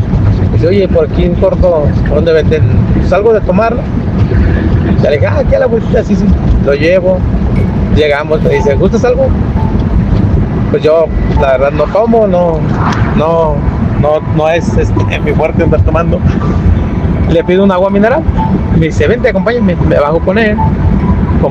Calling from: Ciudad Guzmán, Jalisco, Mexico; Saludos de acá desde Ciudad Guzmán, Jalisco.

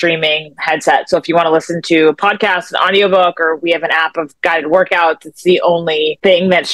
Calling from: Los Angeles, California, United States; I'm calling in from Playa Vista in LA.

